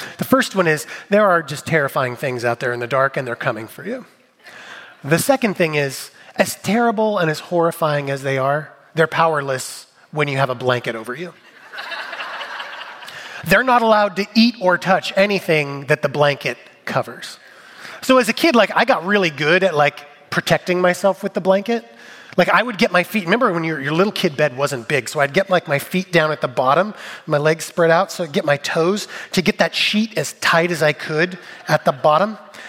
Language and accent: English; California, United States; I grew up in California, so I was in the pool with an older brother a lot.